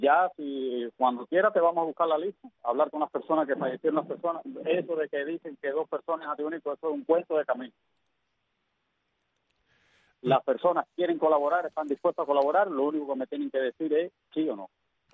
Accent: Cuba; Si yo soy cubano

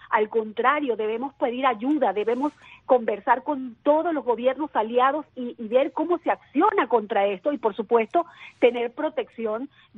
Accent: Venezuela

